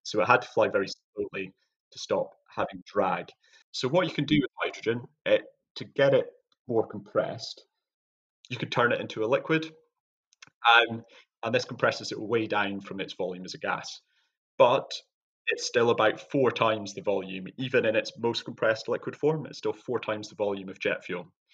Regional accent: Scotland, United Kingdom; my home country of Scotland.

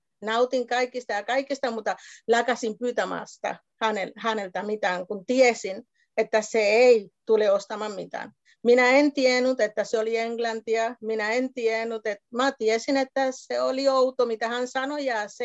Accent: Cuba; born there; Finnish is a second language; No, kuten sanoit, olen syntynyt Kuubassa

